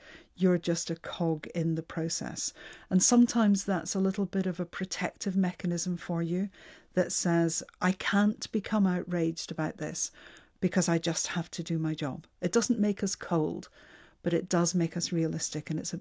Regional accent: Scotland, United Kingdom; And I can remember always being very aware of being Scottish, not a nationalist in terms of politics, but being very Scottish.

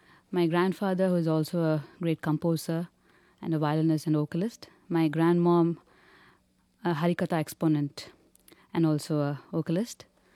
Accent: Delhi, India; And I grew up in Delhi, oh, North India.

